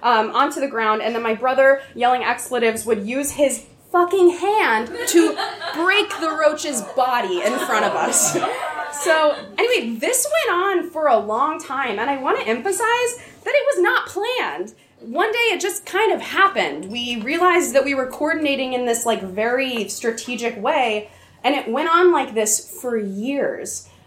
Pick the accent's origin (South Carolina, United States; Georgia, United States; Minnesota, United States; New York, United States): Georgia, United States; Atlanta; I grew up in Atlanta, Georgia, which is the kind of warm, humid environment where palmetto bugs